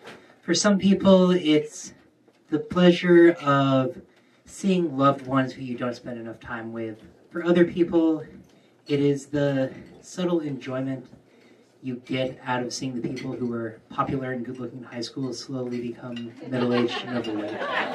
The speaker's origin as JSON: {"language": "English", "town": "Philadelphia", "region": "Pennsylvania", "country": "United States", "said": "but I'm from West Philly, and I think of myself as a good West Philian."}